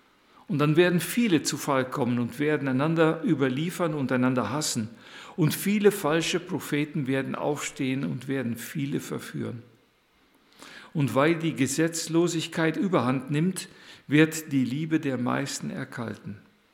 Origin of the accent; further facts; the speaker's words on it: Brüggen, North Rhine-Westphalia, Germany; herzliche Grüße habe ich mitgebracht aus der Gemeinde Brüggenbracht, wo ich herkomme, wo ich zu Hause bin